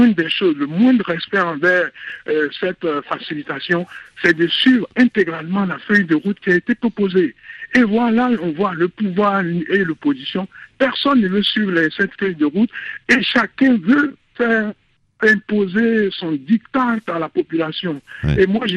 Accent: Togo; En tant que Togolais, je suis vraiment triste, et vraiment très très triste pour mon pays.

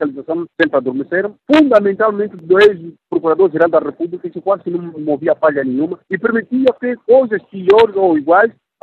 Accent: Angola; para mim, como angolano

